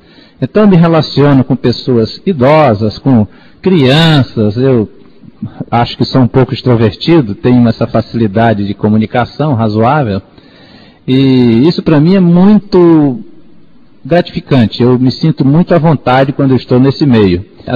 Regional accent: Salvador, Bahia, Brazil; now in Fortaleza, Brazil; Nós viemos de Salvador, tinha bastante amigos

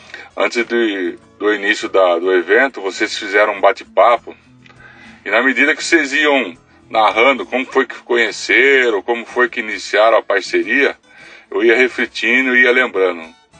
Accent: Sorocaba, São Paulo, Brazil; eu sou de Sorocaba, São Paulo.

